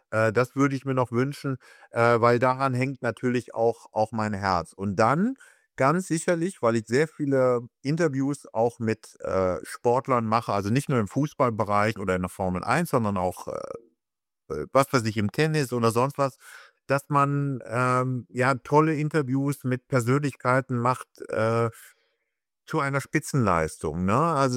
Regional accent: Brauweiler, North Rhine-Westphalia, Germany; der kommt aus unserem Dorf Brauweiler bei Pulheim

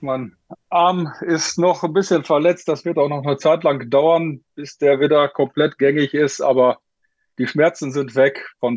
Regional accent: North Rhine-Westphalia, Germany; Ich komme aus dem Sauerland.

